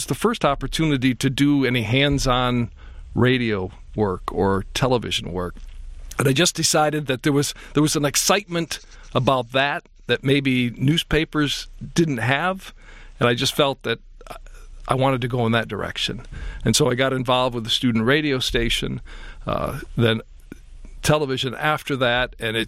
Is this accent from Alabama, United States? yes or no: no; Brighton, Michigan, United States; I grew up in Brighton, Michigan. We were, I would say, a typical family.